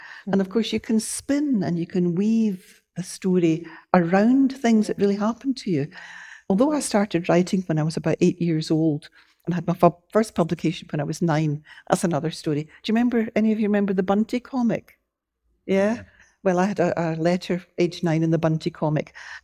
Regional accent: Scotland, United Kingdom; I like to think of myself as both Scottish and British.

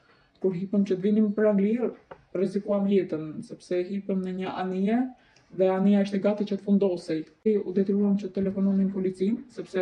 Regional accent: North, Albania; now in Durrës, Albania; unë jam nga Veriu. Jeta ime në Shqipëri ishte jetë shumë e mirë, jetë familjare. Unë për kohë gjatë jetoja në fshat me familjarët e mi

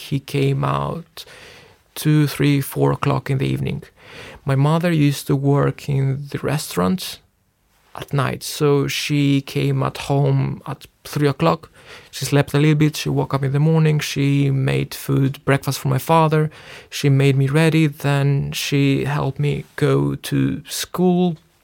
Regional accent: Athens, Attica, Greece; moved away as an adult; now in Tirana, Albania; I've always been raised as a city boy. So I was raised in Athens with a lot of hustle and bustle. Then I've spent most of my adult life now in Tirana.

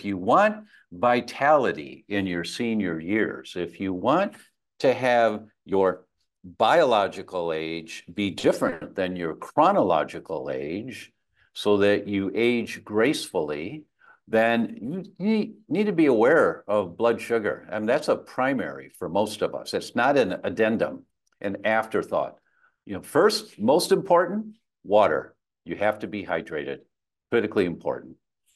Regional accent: Detroit, Michigan, United States; But I was born and raised in Detroit, and my genetics tell me I'm 99% Italian and Greek.

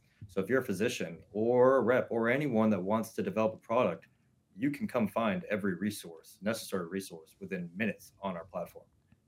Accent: Florida, United States; So, like I said … the founder and CEO of PitchSync. I'm from South Florida, grew up down here

